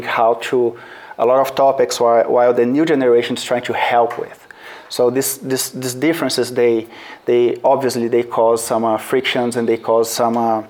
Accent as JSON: {"language": "English", "country": "Brazil", "said": "So I'm originally from Brazil."}